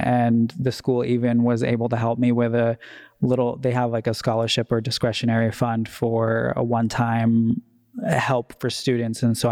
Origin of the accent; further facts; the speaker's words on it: Detroit, Michigan, United States; moved away as an adult; now in California, United States; So I came out from Detroit, Michigan. I left right after graduation and emancipating from foster care.